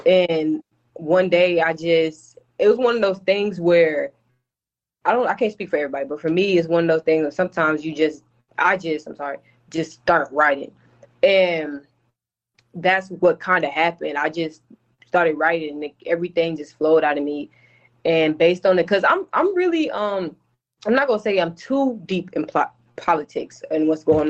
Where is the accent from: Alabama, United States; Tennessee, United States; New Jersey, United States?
Alabama, United States; now in Texas, United States; Man, I'm from Alabama.